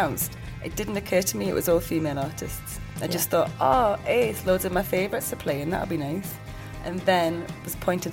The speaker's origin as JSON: {"language": "English", "region": "North East England", "country": "United Kingdom", "said": "Mate, I'm half Pakistani, half Geordie."}